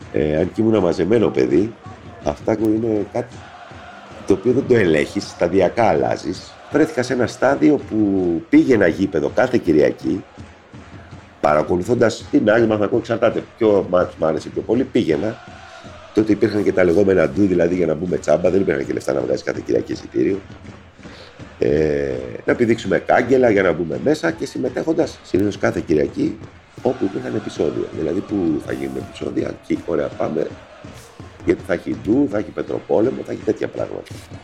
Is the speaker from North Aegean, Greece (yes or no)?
no; Athens, Attica, Greece; με αποτέλεσμα να είμαι Αθηναίος με ομάδα από τη Θεσσαλονίκη